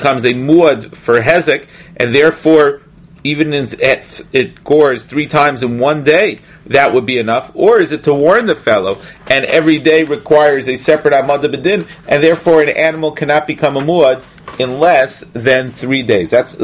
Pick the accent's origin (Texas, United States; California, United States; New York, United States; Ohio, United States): New York, United States; That's the expression that we used when I grew up in New York.